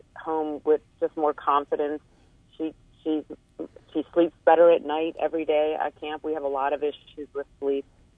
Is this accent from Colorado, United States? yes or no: yes; Aspen, Colorado, United States; now in Seattle, United States; Well, my story, I live in Seattle, Washington, and I grew up in Aspen